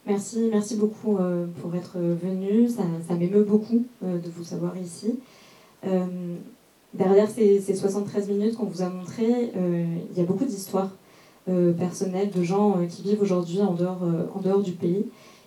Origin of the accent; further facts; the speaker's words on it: Peru; je viens du Pérou.